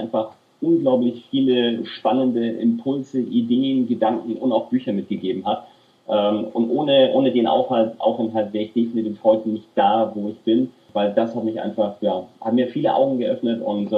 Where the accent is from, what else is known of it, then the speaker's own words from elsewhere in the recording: Nuremberg, Bavaria, Germany; Ich bin in Nürnberg aufgewachsen und habe auch in den Jugendmannschaften vom 1. FC Nürnberg gespielt.